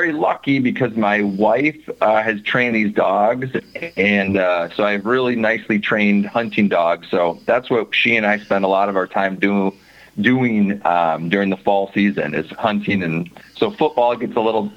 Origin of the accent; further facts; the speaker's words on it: Wisconsin, United States; Yeah, so coming from Wisconsin, I grew up in southern Wisconsin, and I went to undergraduate at UW-Madison.